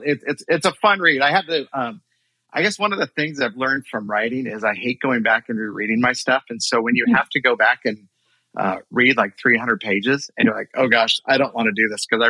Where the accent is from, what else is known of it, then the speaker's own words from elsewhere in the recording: California, United States; So, I mean, I grew up in the Bay Area.